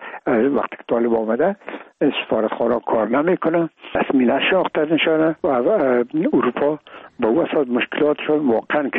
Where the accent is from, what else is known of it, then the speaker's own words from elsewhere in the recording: Afghanistan; ما افغان هستیم